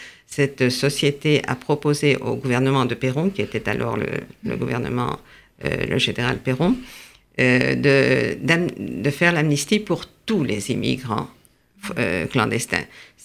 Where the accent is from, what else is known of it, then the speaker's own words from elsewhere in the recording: France; moved away as an adult; now in Argentina; Moi, je suis partie de France à 21 ans. Ah oui, je suis partie parce que je me suis mariée avec un Argentin. Et nous sommes partis vivre en Argentine, puisque c'est là qu'il vivait.